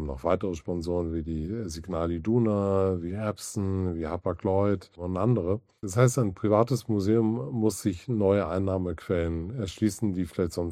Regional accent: Hamburg, Germany; Deutschland und das in meiner Heimatstadt Hamburg.

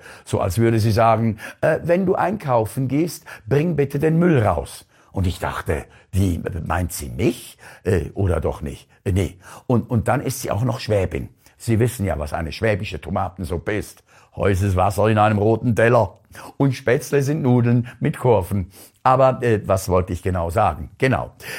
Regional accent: Switzerland; Gänsehaut, wenn Tausende von deutschen Fans in den Stadien die Deutschlandhymne intonierten und das sogar als Schweizer.

